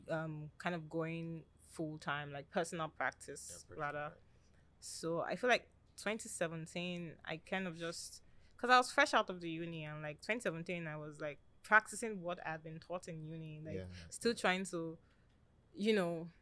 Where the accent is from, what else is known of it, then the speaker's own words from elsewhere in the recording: Auchi, Edo, Nigeria; you know, I was born in Edo State. I'm from Edo State, Nigeria, and I was basically third of three children. So my dad used to be in the army, and yes, yeah, so I was born in Auchi while he was still in service there.